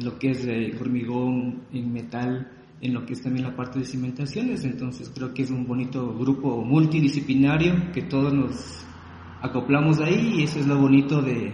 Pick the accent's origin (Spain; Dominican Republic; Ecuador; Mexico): Ecuador; soy ecuatoriano, tengo 35 años … soy ingeniero civil, soy ingeniero en diseño gráfico. Y pues acá, ahorita resido en Riobamba, que es una bella ciudad